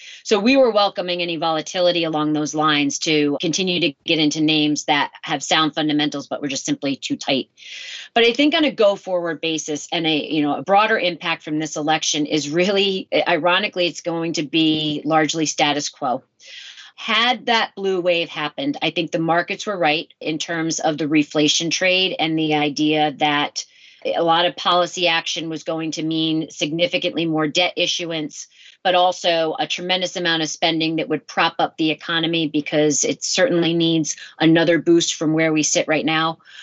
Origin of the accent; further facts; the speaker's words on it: Connecticut, United States; also born or lived in New Jersey; So I was born in New Jersey, raised in Connecticut, and still live in Connecticut today.